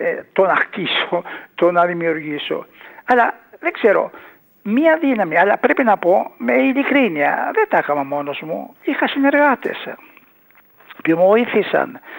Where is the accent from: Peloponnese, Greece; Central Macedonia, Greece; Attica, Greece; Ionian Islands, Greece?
Ionian Islands, Greece; Corfu; Είμαι Κερκυραίος. Πάντοτε μίλησα και στο εξωτερικό για την Κέρκυρα με τόση θέρμη.